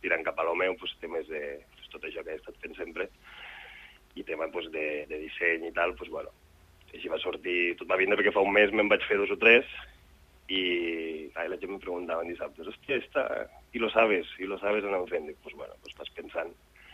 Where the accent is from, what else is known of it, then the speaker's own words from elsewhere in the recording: L'Ametlla de Mar, Catalonia, Spain; Soc de la Cala Primo, soc de la Cala jo, i lo sabes.